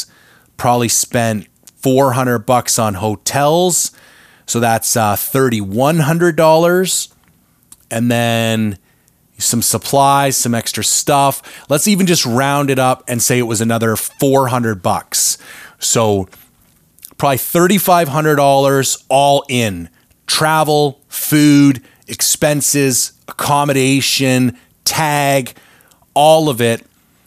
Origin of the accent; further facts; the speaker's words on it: Canada; As a Canadian citizen, we're pretty lucky.